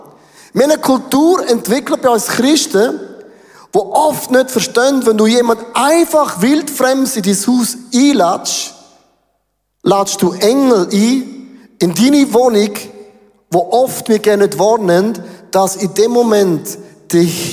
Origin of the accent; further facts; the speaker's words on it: Switzerland; Neben den Deutschen sind wir Schweizer Latinos.